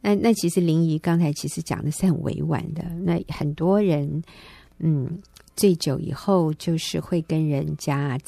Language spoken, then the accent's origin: Chinese; Taiwan; 如果要发音标准一点我们台湾人就习惯说 feel 大家都懂这个意思。